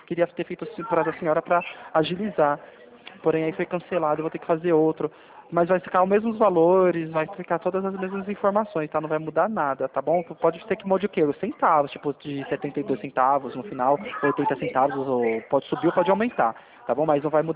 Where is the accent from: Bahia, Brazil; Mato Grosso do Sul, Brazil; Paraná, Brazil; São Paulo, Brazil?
São Paulo, Brazil; Itapevi; Eu também sou de Itapevi também